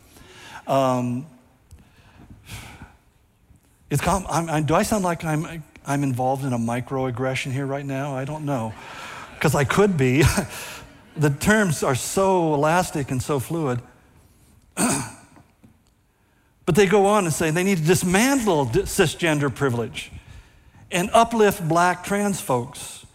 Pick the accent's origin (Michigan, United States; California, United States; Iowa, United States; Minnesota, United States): California, United States; I grew up in California where all of my friends were different colors from me.